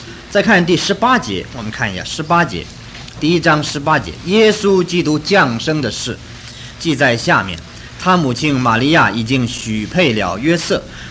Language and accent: Chinese; China; 我们中国人讲如入宝山呢